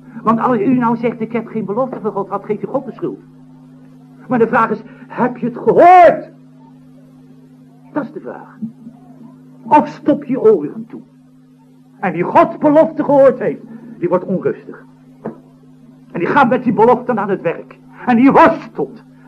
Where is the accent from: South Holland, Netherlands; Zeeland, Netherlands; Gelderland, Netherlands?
South Holland, Netherlands; Scheveningen; ik kom uit Scheven, dus, ja, dat vissersbloed zit erin